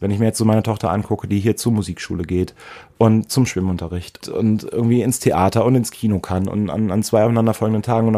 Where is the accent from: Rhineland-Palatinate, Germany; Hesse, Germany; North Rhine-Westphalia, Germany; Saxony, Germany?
Rhineland-Palatinate, Germany; Prüm; Darleiden, bezeichnenderweise Darleiden.